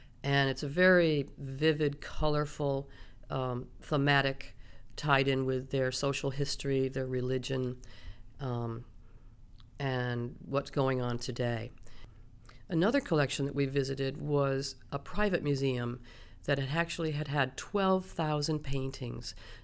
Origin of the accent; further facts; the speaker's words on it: New York, United States; from Skeny Atlas, New York.